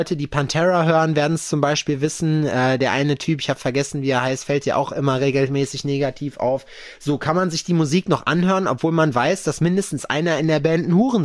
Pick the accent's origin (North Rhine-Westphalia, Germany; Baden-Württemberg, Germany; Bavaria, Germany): North Rhine-Westphalia, Germany; Lüdenscheid; Und den Lüdenscheid da hinten, die Ecke, wo ich herkomme so.